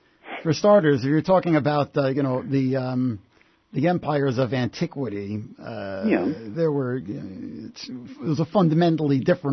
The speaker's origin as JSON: {"language": "English", "town": "Jackson Heights", "region": "New York", "country": "United States", "tie": "born or raised there", "said": "Elmhurst. I grew up near there. I grew up in Jackson Heights."}